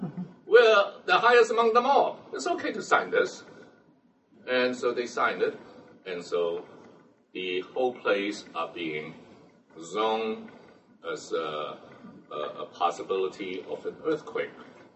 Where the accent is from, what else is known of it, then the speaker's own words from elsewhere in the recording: Brooklyn, New York, United States; And then I remember, you know, I grew up on Windsor Terrace. Now they call it Park Slope, but it's really Windsor Terrace.